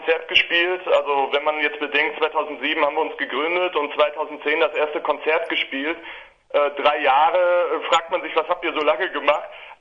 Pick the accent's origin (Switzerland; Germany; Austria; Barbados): Germany; Schwerte, North Rhine-Westphalia; Ja, also wir kommen alle aus Schwerte